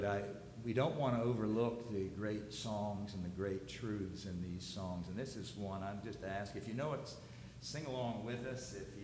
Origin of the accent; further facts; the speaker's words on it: Hollywood, Florida, United States; The church I grew up in South Florida, in Hollywood, gave me a couple boxes of the hymn books